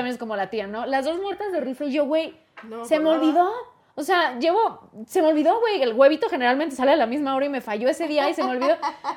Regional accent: Colombia; Soy de Colombia y a mis 20 años fui a hacerme mi primer citología.

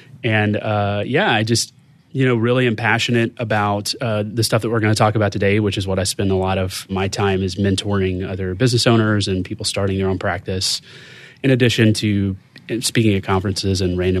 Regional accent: the South, United States; accent: Southern; I have a Southern accent. I'm from the South, and I'm not sheepish.

